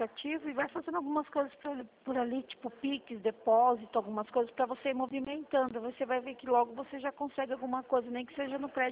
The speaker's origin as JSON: {"language": "Portuguese", "town": "Votorantim", "region": "São Paulo", "country": "Brazil", "said": "Sou de Votorantim, Sorocaba, aqui, né?"}